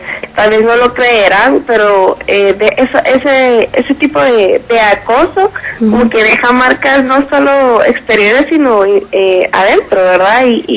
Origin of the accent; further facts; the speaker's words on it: Guatemala; Como chapines, creo que debemos de unirnos todos para parar este fenómeno